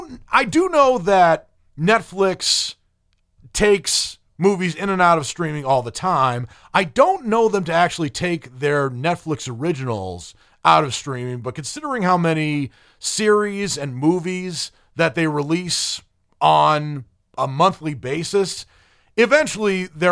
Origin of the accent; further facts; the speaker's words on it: New England, United States; also born or lived in Boston; who was tough, no doubt, but he also had this very cool sense of humor that I'm certainly familiar with growing up in New England. I didn't grow up in Boston, but I lived there for 11 years.